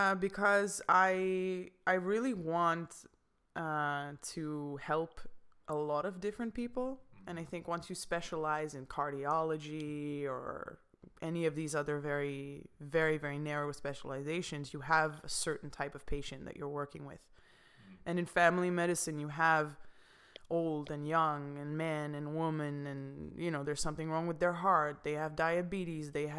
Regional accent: Copenhagen, Capital Region, Denmark; Yeah, well, I am 26 from Denmark. I was born and raised in Copenhagen, which is the capital of Denmark for those who don't know

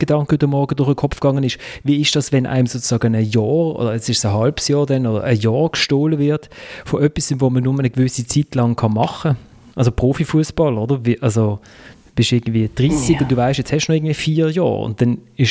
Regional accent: Basel, Basel-Stadt, Switzerland; als Basler

